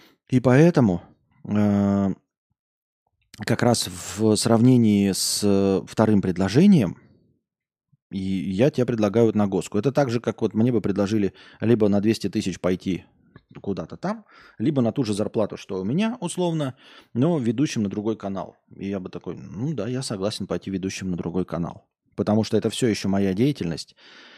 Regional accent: Yakutsk, Sakha Republic, Russia; хочет, видимо, чтобы я прокомментировал про мой родной город Якутск.

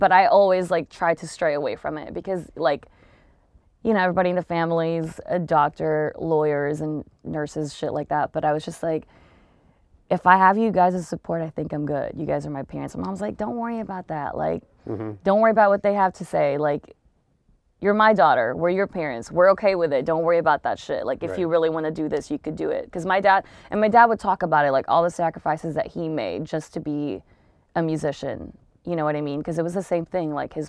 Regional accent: Long Beach, California, United States; I actually like made my way from doing Long Beach, because I'm from Long Beach.

